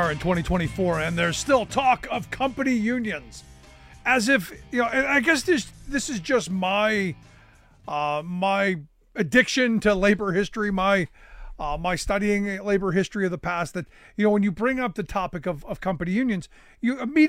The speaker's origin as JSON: {"language": "English", "town": "Cleveland", "region": "Ohio", "country": "United States", "tie": "born or raised there", "said": "You know, growing up in Cleveland, you heard stories about, because Akron wasn't far away."}